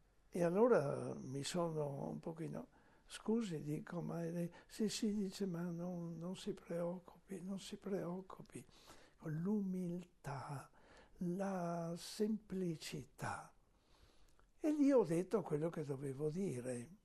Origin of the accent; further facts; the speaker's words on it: Verona, Veneto, Italy; dico vengo da Verona